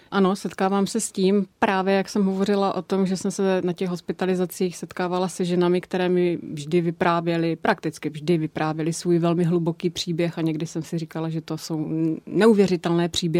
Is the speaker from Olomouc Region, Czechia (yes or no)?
yes; Olomouc, Olomouc Region, Czechia; To, že jsem Olomoučák, neznamená, že oslovím onkologii, kterou mám tady po ruce